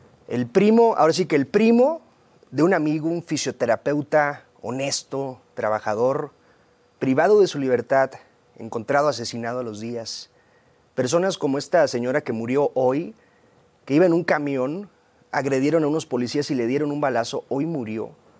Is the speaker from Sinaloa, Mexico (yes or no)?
yes; Culiacán, Sinaloa, Mexico; yo soy de Culiacán, yo soy de Sinaloa, y le comparto con pesar lo que ocurre allá.